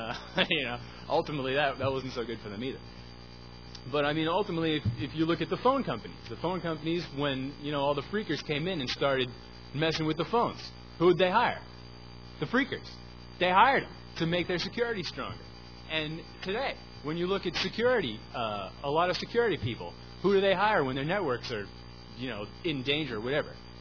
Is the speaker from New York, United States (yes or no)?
yes; Shoreham, New York, United States; if I go out to Long Island, okay, I'm from Shoreham in Long Island. A little town, we got a nuclear power plant.